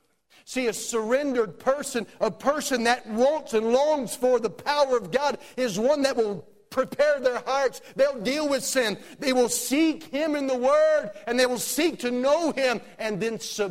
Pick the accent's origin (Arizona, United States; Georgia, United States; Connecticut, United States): Georgia, United States; I'm from Georgia. I'm used to preaching to slow people.